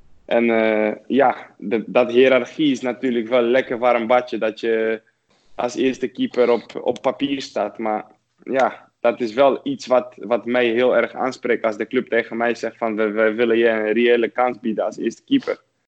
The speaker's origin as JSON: {"language": "Dutch", "country": "Poland", "second_language": "Dutch", "said": "Ik ben heel trots dat ik Pools ben. Ik ben heel trots waar ik vandaan kom."}